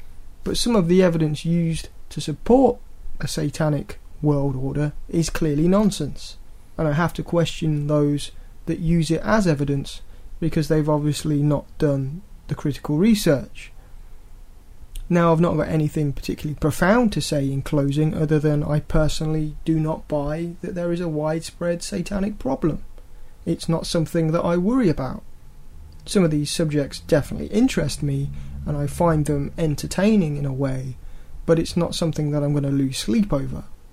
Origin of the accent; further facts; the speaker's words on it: United Kingdom; I know I'm British, sometimes I forget that.